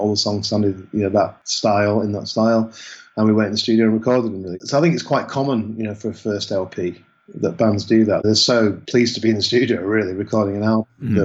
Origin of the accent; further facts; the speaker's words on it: Manchester, North West England, United Kingdom; that person meant a lot to me growing up in Manchester.